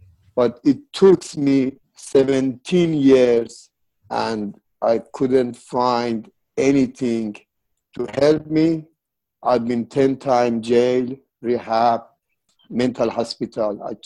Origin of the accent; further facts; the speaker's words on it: Iran; first language Farsi; English is a second language; You know, my first language is Farsi. I learned English in NA, and then I was using in the street.